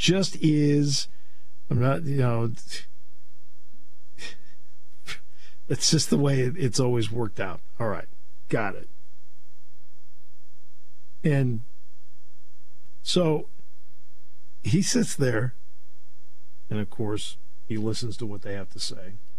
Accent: New England, United States; just because I grew up in New England doesn't mean I'm not fair

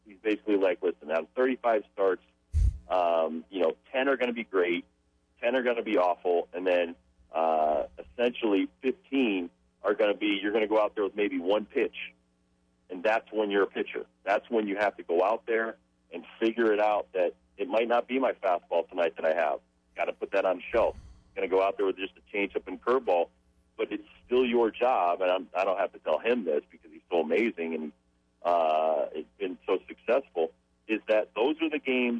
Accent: Connecticut, United States; The one thing growing up in Connecticut, I was always a good hitter.

